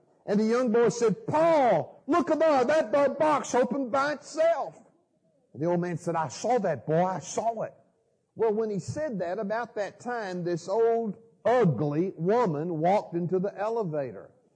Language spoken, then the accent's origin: English; Atlanta, Georgia, United States; I'm from Atlanta